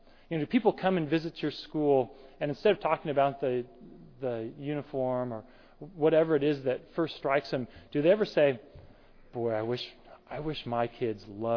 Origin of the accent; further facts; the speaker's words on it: California, United States; And I grew up in Central California, so moving to the north was just a whole new experience for me.